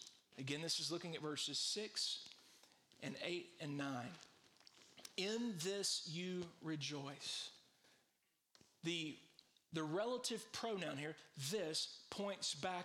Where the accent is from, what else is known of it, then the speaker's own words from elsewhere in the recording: Shreveport, Louisiana, United States; And then I became a pastor in Bossier City, which is the sister city of my hometown, Shreveport, Louisiana.